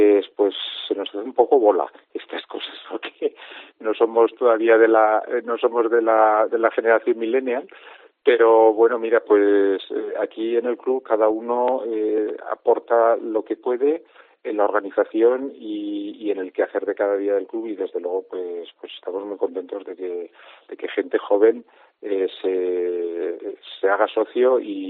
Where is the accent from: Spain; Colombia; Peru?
Spain; Aragon; los que somos de Huesca